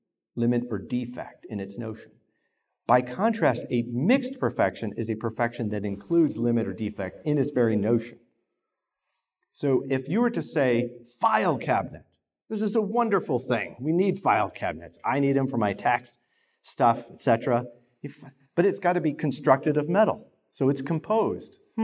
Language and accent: English; Chicago, Illinois, United States; I'm from Chicago, so I got to say, deep dish pizza is incredible.